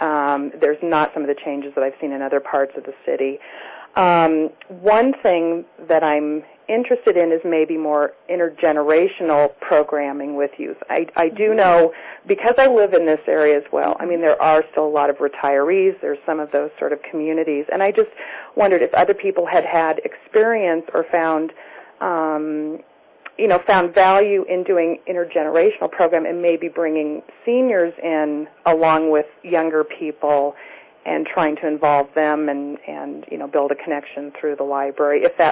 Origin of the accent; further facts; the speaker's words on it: Lincoln, Nebraska, United States; I'm a student from Lincoln, although I have to tell you I'm calling from Denver right now.